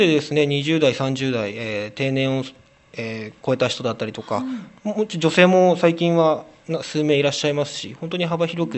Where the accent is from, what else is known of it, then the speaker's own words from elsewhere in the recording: Fujisawa, Kanagawa, Japan; 御所見地区の出身ですね。